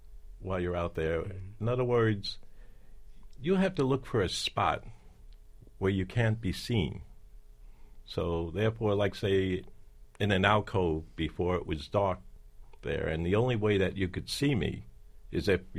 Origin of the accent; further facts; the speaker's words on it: New York, United States; It was on 45th Street between 9th and 10th Avenue. In fact, my brother is still living there.